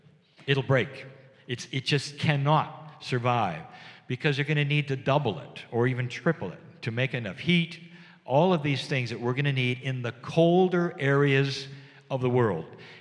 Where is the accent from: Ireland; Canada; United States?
United States; San Diego, California; I'm from San Diego, California. We get almost no rain.